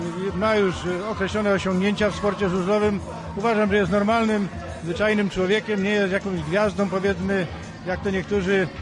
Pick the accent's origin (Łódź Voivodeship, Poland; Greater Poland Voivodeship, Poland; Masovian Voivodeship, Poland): Greater Poland Voivodeship, Poland; Lasocice; Ja jestem akurat z Lasocic, ze sąsiedniej wioski